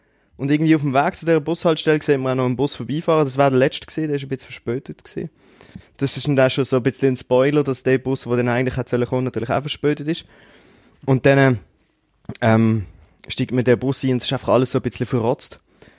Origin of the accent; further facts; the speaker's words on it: Switzerland; dass wir so Probleme in der Schweiz ja nicht haben und wie toll es bei uns in der Schweiz ist.